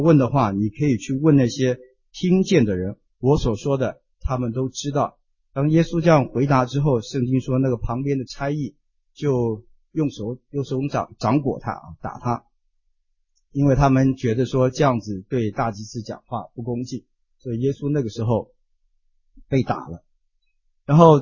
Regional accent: United States; 我们美国人说给一个 hug

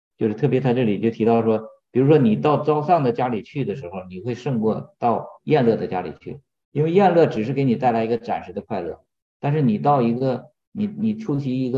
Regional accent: China; 这个其实我们中国人讲五福，对吧？

